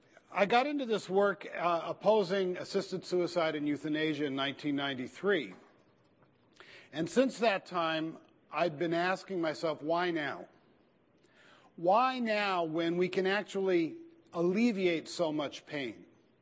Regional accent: California, United States; I'm from California. It's always great when I'm invited to come to the Sun Belt.

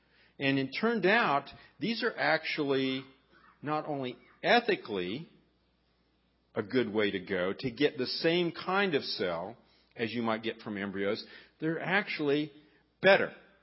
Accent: Kansas, United States; I am from Kansas and live there now and have been helping them.

